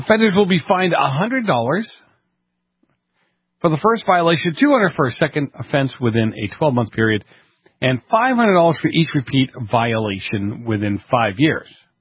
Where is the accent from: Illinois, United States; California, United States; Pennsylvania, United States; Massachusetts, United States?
Massachusetts, United States; Boston; I grew up in Boston.